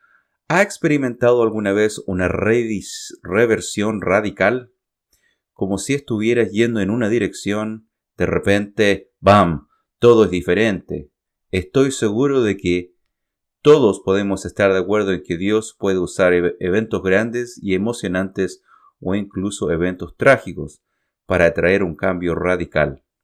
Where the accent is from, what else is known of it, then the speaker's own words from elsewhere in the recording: Puyallup, Washington, United States; Yo vengo del estado de Washington, de una ciudad que se llama Puyallup.